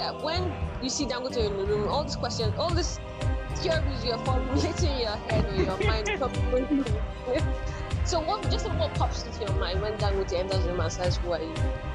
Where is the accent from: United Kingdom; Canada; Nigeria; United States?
Nigeria; I am that Nigerian Christian talkaholic.